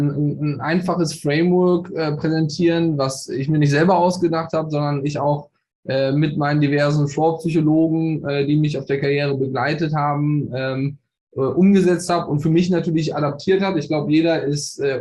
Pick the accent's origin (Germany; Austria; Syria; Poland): Germany; Bonn, North Rhine-Westphalia; born there; gebürtig aus Bonn, bin inzwischen 38 Jahre jung